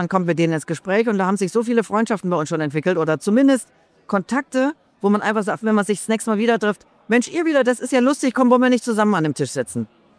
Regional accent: Rhineland, Germany; Ich komme aus dem Rheinland, da sitzt man sowieso zusammen.

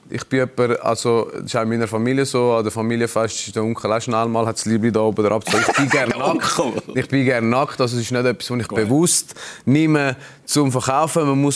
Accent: Switzerland; Also ich würde sagen, das Leben, ganz klar, habe ich als Schweizer gelebt. Oder ich bin da aufgewachsen, bin mit 6 Monaten in die Schweiz gekommen und bin da in die Schule und das ganze Umfeld ist schweizerisch, aber natürlich hat man seine Wurzeln und ich bin genauso Kolumbianer

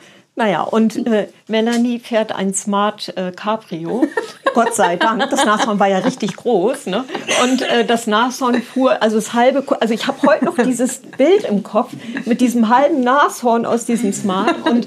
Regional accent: Lower Saxony, Germany; Ja, also geboren bin ich in der Nähe von Bremen. Also ich fühle mich als Bremerin, aber ich bin eigentlich eine Niedersächsin, und weil wir an der Stadtgrenze aufgewachsen sind.

